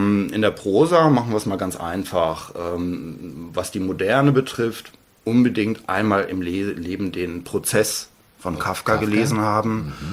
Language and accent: German; Soest, North Rhine-Westphalia, Germany; in meiner Heimatstadt, hätte ich jetzt fast schon wieder gesagt, aber eben in Soest oder auch in Berlin oder in den Bergen